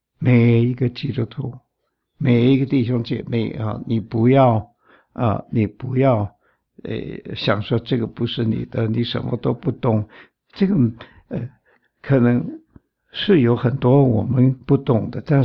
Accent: China; 一个不信耶稣的人呢，尤其我们中国人呢，他出了事情，他会说老天爷啊

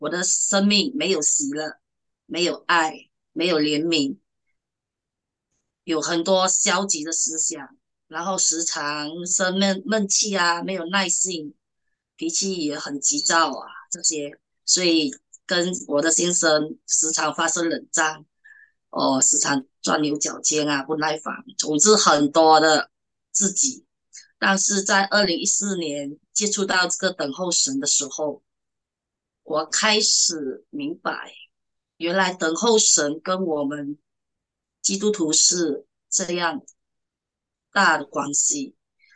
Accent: Malaysia; 我来自马来西亚，

